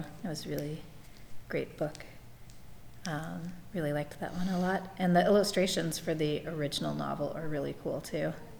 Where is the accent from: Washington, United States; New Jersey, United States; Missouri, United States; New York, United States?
New York, United States; Hudson